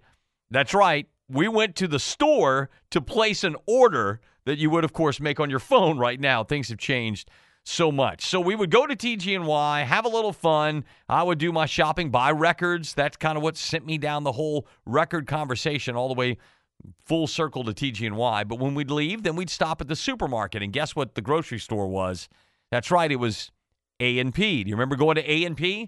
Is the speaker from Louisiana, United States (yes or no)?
yes; New Iberia, Louisiana, United States; how the alphabet impacted me growing up in New Iberia, Louisiana, before I could even read.